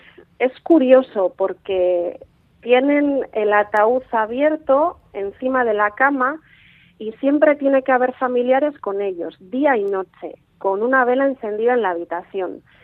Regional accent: Letterkenny, Ulster, Ireland; Derry está en Irlanda del Norte y es una de las ciudades más grandes que conecta con mi pueblo, con Letterkenny.

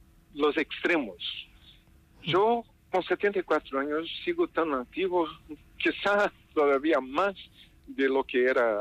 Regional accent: Brazil; Yo como brasileño lo puedo decir, es un horror en realidad lo que se pasa

